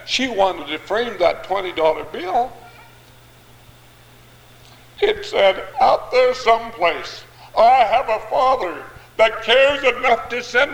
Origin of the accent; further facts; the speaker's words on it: Idaho, United States; Now, to counterbalance this, I was raised here in Idaho.